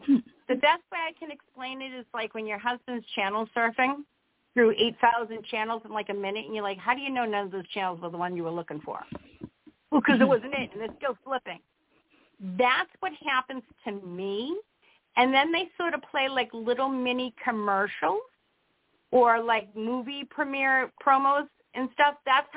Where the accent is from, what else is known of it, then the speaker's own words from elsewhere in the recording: Boston, Massachusetts, United States; She's Canadian. I'm a Bostonian.